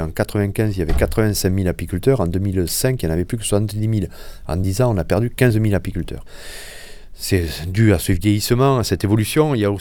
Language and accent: French; Occitanie, France; Moi, je suis des Cévennes